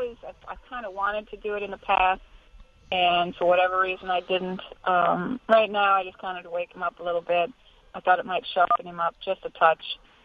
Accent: Hershey, Pennsylvania, United States; You know, I grew up in Hershey, Pennsylvania. My father was leading trainer in Pennsylvania for about 15 years while I was in, you know, grade school and high school and college.

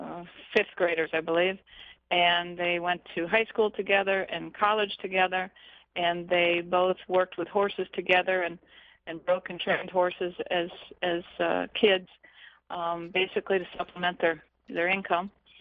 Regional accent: Hershey, Pennsylvania, United States; also born or lived in Wisconsin; I am a native of Wisconsin, but I grew up in Hershey, Pennsylvania.

